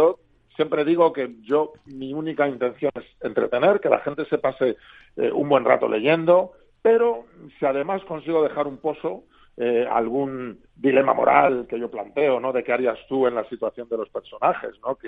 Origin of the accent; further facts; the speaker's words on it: Madrid, Community of Madrid, Spain; Mis novelas normalmente, bueno, se desarrollan en Madrid, pues yo soy madrileño